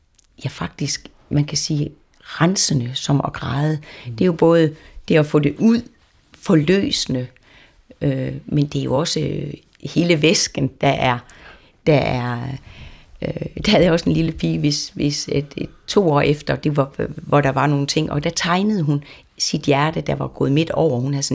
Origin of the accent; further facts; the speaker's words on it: North Denmark Region, Denmark; nu er jeg selv vendelbo